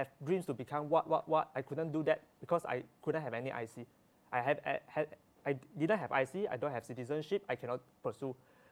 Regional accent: Singapore; I'm Singaporean. that saves me a lot of time and effort.

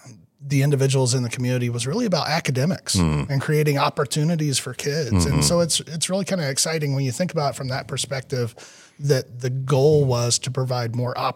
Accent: Greencastle, United States; But my hometown was calling, and my soon to be wife at that time was teaching first grade. Mm. And I stepped away from that position in hopes of getting an opportunity in Greencastle, where I moved back home.

